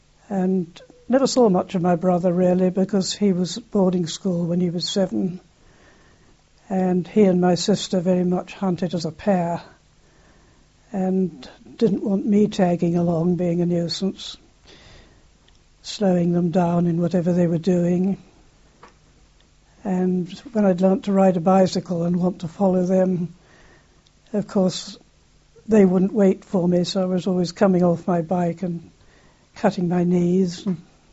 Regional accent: Aylsham, East of England, United Kingdom; born there; Well, I was born in Aylsham, just.

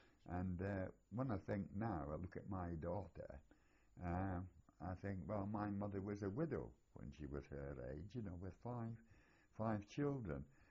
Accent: Stirling, Scotland, United Kingdom; born there; I was born in Stirling, in Scotland, in 1921.

